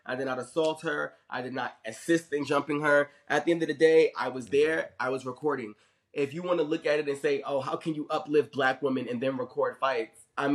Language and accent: English; New York City, New York, United States; I'm a cool person. I'm from New York City.